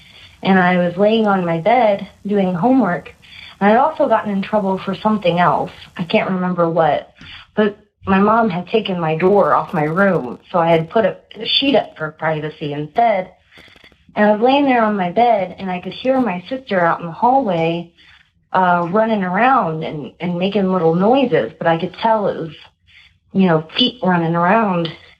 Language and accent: English; Ohio, United States; I'm from Ohio.